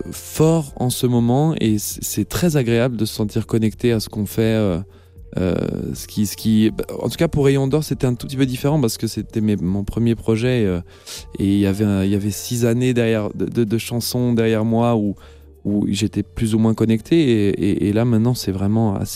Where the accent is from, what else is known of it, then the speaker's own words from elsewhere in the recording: Brussels, Brussels-Capital Region, Belgium; now in Paris, France; je viens de Bruxelles, et donc du coup j'ai déménagé à Paris